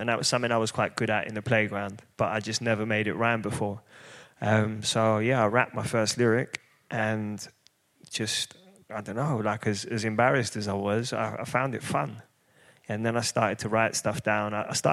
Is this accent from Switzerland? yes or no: no; London, United Kingdom; I grew up in East London.